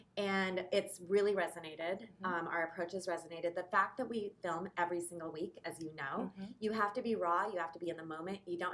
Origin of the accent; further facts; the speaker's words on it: Eugene, Oregon, United States; So I grew up in Eugene.